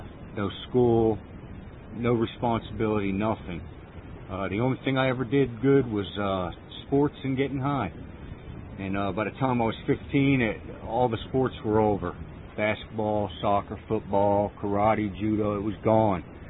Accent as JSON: {"language": "English", "town": "Fort Lauderdale", "region": "Florida", "country": "United States", "tie": "born or raised there", "moved": "as an adult", "lives_now": "Johnstown, United States", "said": "I've been up here about 4 months in Johnstown area, which is Lower Mountain Highlands. And I'm from Florida, Fort Lauderdale, born and raised."}